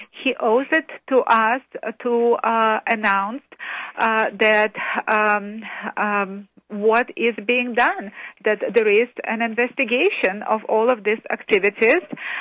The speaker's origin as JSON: {"language": "English", "region": "California", "country": "United States", "said": "I'm an attorney from Southern California, and I flew and drove thousands of miles to ask this one question."}